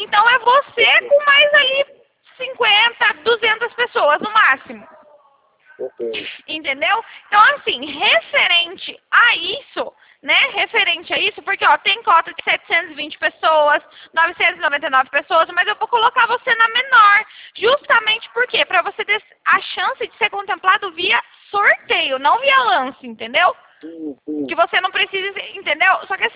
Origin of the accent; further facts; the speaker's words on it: São Paulo, Brazil; Não, eu sou de São Paulo!